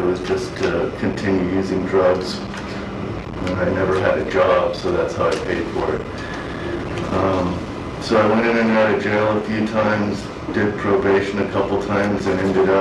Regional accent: Phoenix, Arizona, United States; So I'm from Phoenix, and my parents were separated when I was around 2.

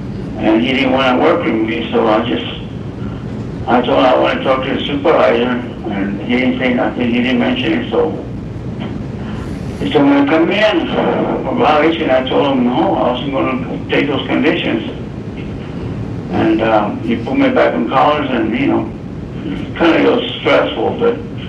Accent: Tucson, Arizona, United States; I'm from right here in Tucson.

